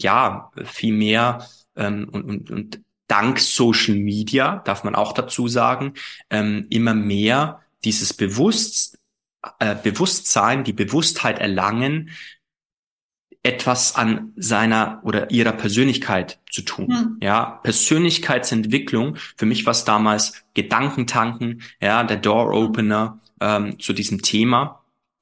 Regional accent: Bavaria, Germany; Ich komme nochmals, ich komme aus dem Allgäu.

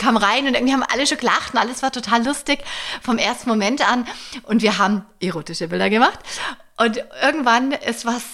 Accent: Germany; Also wenn wir als Deutsche tanzen

